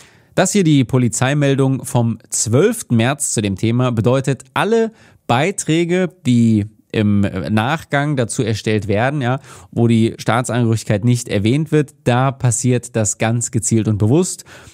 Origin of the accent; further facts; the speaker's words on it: Paderborn, North Rhine-Westphalia, Germany; eine Auseinandersetzung in einem Paderborner Imbiss, meiner alten Heimat